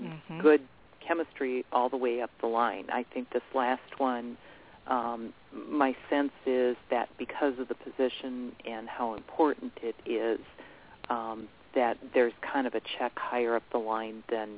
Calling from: Ohio, United States; I'm calling from Ohio.

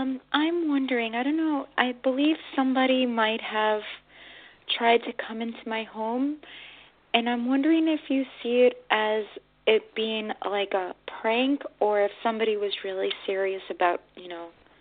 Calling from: New York, United States; I'm calling from New York.

